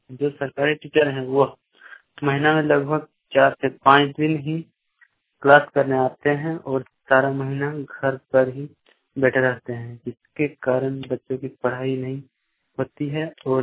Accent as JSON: {"language": "Hindi", "town": "Silsa", "region": "Jharkhand", "country": "India", "said": "ग्राम सिलसा, post सिलसा, थाना रामगढ़, जिला दुमका का हूँ।"}